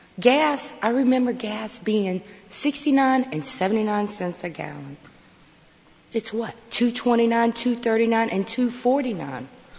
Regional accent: Louisa, Virginia, United States; also born or lived in New Orleans; I come from Louisa, Virginia. I had went to New Orleans for a while and had four sons. I came home.

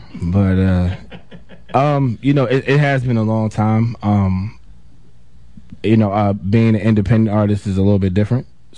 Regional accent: Washington, District of Columbia, United States; everybody. I'm from Washington, D.C. I'm an R&B singer.

